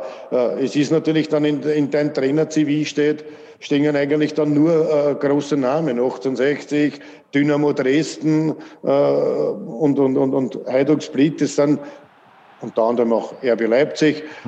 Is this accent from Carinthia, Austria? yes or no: no; Floridsdorf, Vienna, Austria; dass FAC mein Heimatverein ist, wo ich aufgewachsen bin, von klein auf bis in die erste Mannschaft und aus Floridsdorf komme